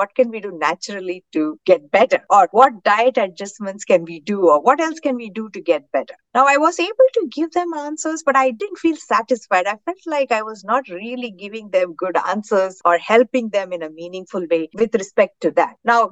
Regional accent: India; first language Tamil; English is a second language; elderly parents' health and wellness in India. And I remembered my mother used to say a prayer in my native language. I speak Tamil.

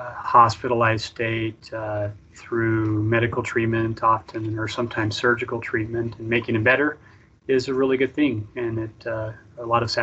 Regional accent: Roy, Utah, United States; I grew up in Roy, around here. I lived my life there, went to college at Utah State

